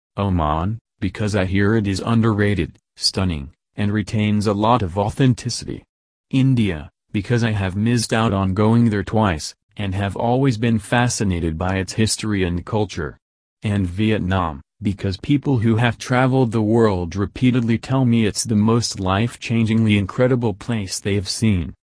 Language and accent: English; Greece; now in Los Angeles, United States; Though I now live in LA, I am continuously fascinated by every new niche of my home country, Greece, that I get to explore.